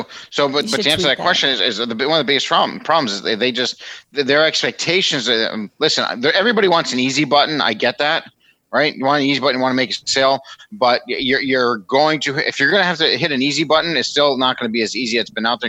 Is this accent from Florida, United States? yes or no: no; White Plains, New York, United States; So I was originally from the Westchester, White Plains, New York area.